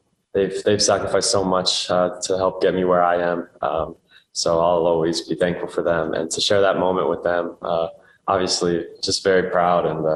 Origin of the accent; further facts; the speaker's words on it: United States; accent: American; I haven't quite, I think I still sound American, I hope at least.